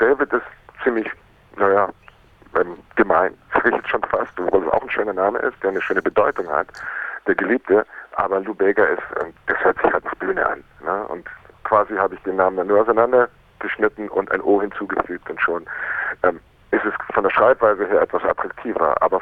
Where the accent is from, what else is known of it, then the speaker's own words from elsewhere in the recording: Munich, Bavaria, Germany; born there; Und München ist meine Geburtsstadt, das Gemütliche.